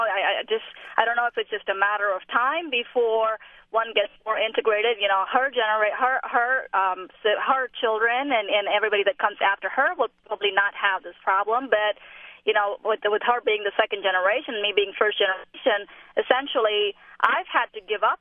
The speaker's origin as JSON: {"language": "English", "country": "India", "lives_now": "United States", "said": "I originally am from India. Now I'm American."}